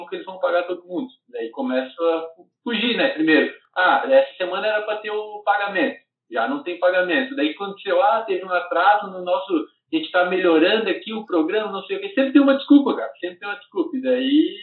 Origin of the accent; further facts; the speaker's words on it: Santa Catarina, Brazil; eu sou de Santa Catarina, né?